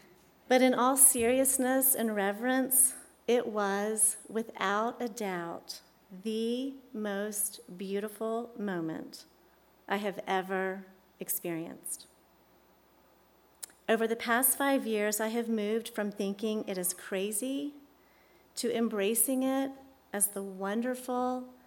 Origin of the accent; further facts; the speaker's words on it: Pensacola Beach, Florida, United States; I grew up on Pensacola Beach, so it was very easy to imagine a late summer afternoon when the beach is quiet